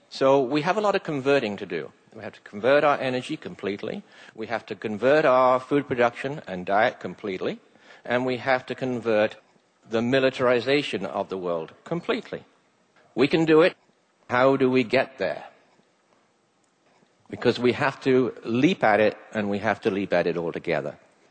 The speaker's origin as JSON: {"language": "English", "region": "England", "country": "United Kingdom", "tie": "born or raised there", "said": "When I was a boy growing up in England"}